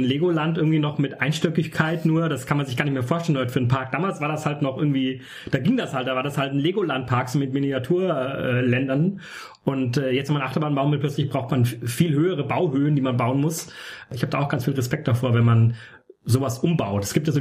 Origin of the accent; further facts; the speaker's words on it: Southern Germany, Germany; also ich komme ja aus dem Süden, ne? Ich bin so wohne in München